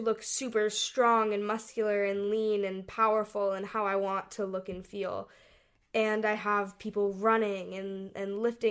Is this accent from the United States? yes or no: no; Hong Kong; born or raised there